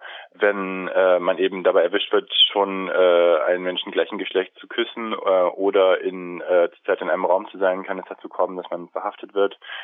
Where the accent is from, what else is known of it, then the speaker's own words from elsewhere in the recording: Germany; ich als Deutscher lebe in einem Land, wo meine Freiheiten gesetzlich verbrieft sind